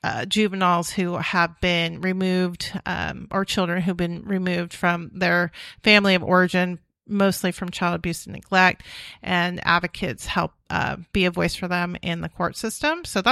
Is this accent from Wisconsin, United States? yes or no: no; Los Molinos, California, United States; Well, I am a North State girl. Hey. I grew up in Las Molinas in Tehama County. It's my village of like 1,800 people, and go Bulldogs.